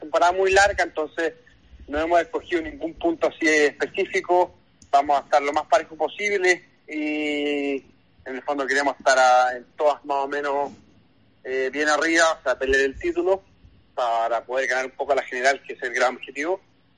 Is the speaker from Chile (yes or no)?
yes; Chile; o yo que vengo de Chile